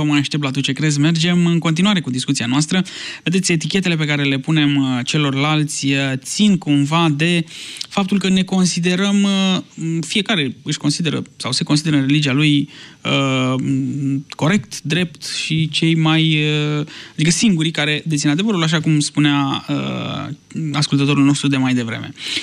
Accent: Romania; Suntem noi creștinii din România, poate, nu știu, într-un fel extremiști sau noi nu suntem, ci doar musulmanii sunt?

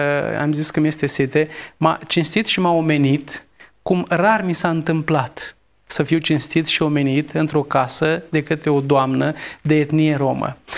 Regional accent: Romania; Adică eu sunt român, o fac tot către niște oameni cu aceeași naționalitate ca și a mea, să fie tot români.

